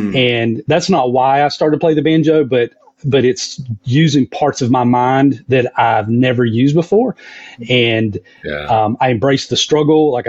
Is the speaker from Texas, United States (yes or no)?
no; North Carolina, United States; I'm from Western North Carolina, and I have grown up loving bluegrass music.